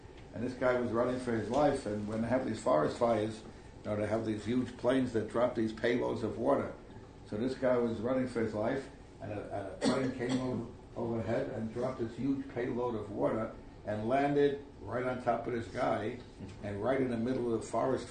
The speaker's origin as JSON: {"language": "English", "region": "New York", "country": "United States", "said": "I'm from the Marinette, New York."}